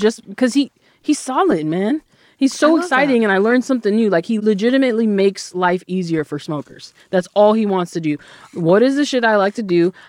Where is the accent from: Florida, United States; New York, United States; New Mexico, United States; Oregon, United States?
Florida, United States; I'm from Florida. I always start with that because it matters. You'll hear it in how I talk